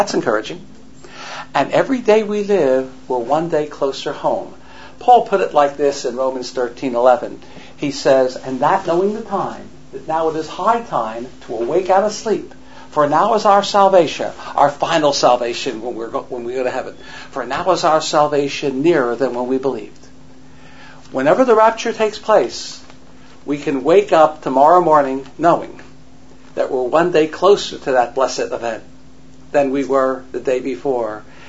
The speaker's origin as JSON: {"language": "English", "town": "Philadelphia", "region": "Pennsylvania", "country": "United States", "tie": "born or raised there", "said": "when I was growing up in Philadelphia, this was one of my mother-in-law's favorite sayings."}